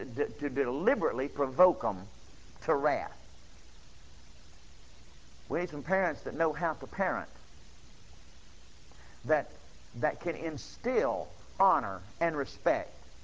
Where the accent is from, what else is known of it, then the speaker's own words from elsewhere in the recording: Texas, United States; I'm a Texan